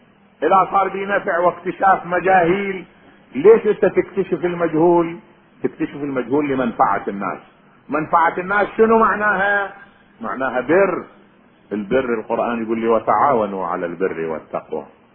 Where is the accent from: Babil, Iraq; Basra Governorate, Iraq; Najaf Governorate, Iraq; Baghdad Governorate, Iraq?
Najaf Governorate, Iraq; Najaf; قلت له أنا والله من العراق. قال لي من أي بلد؟ من النجف.